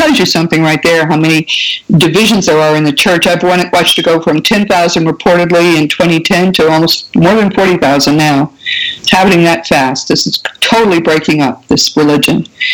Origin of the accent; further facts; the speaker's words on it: United States; I'm an American, and I think to most Westerners, they seem foreign and exotic.